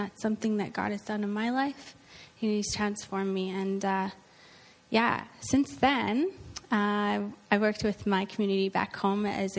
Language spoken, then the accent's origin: English; Medicine Hat, Alberta, Canada; I'm from Alberta. Alberta and Medicine Hat.